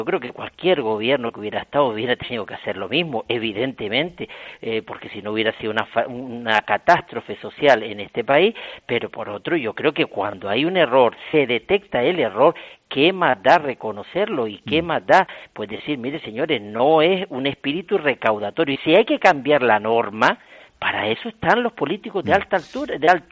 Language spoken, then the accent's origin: Spanish; Canary Islands, Spain; yo creo que si vengo de Canarias hasta aquí, no es por gusto